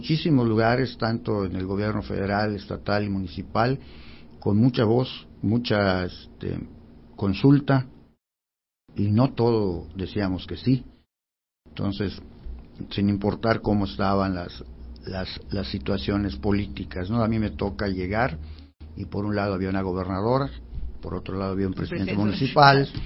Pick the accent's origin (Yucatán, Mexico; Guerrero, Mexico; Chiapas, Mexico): Yucatán, Mexico; somos yucatecos